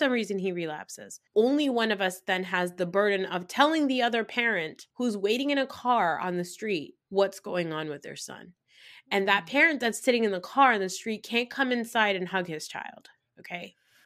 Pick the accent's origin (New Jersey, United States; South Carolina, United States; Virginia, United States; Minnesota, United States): New Jersey, United States; I'm a brown person from New Jersey. I'm a Pakistani girl from New Jersey